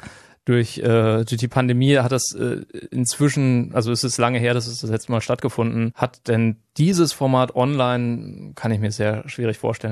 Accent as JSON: {"language": "German", "town": "Nienburg", "region": "Lower Saxony", "country": "Germany", "tie": "born or raised there", "said": "Ich bin in Nienburg an der Weser aufgewachsen. Eine Stadt in Niedersachsen, die etwa halb so klein ist wie Greifswald."}